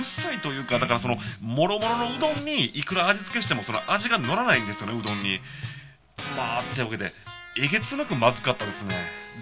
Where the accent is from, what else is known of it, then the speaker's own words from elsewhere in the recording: Shiga, Japan; で僕滋賀県出身なんで、伊勢やなしに伊賀うどんは食べたことあるんですよ。